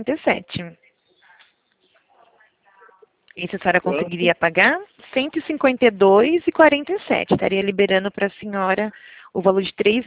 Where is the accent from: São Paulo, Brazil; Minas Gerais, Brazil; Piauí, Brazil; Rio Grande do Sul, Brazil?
São Paulo, Brazil; Araras; Eu sou de Araras. Eu sou aqui da cidade